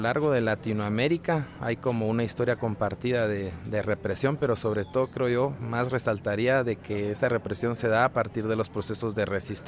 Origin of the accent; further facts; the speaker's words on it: Guatemala; vengo de Guatemala